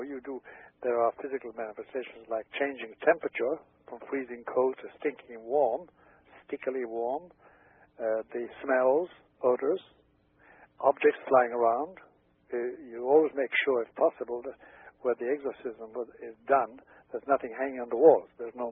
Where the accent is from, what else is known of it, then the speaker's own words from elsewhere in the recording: Ireland; moved away as an adult; also born or lived in Rome, Italy; I was born in Ireland, and I was educated there until I was 18, and then I was sent abroad